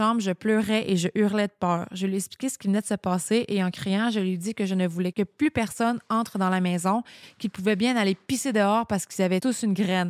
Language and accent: French; Quebec, Canada; À l'époque, je vivais loin de mon coin de pays. Je viens de la Montérégie, mais j'étais rendue sur la Côte-Nord.